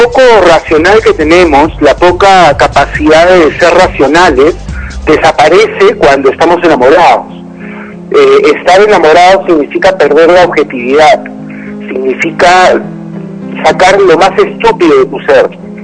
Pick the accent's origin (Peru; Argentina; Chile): Peru; ejemplos que dan vergüenza como peruano comentarlos